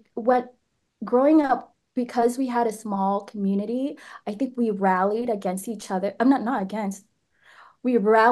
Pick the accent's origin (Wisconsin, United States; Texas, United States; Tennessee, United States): Tennessee, United States; Nashville; I really enjoyed growing up in Nashville because it's like, it's a small community.